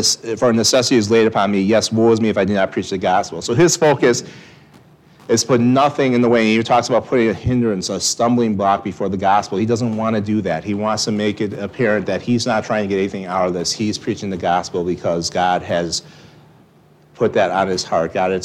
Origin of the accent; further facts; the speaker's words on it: Wisconsin, United States; I'm from Wisconsin. I would put dairy cows in here because that's what I would think of drinking milk.